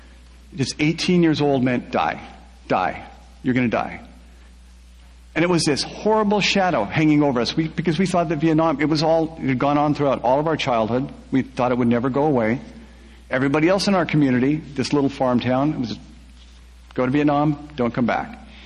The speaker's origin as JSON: {"language": "English", "region": "Pacific Northwest", "country": "United States", "tie": "born or raised there", "said": "The Waitansi Island was based on all those really small towns that I grew up in the Pacific Northwest"}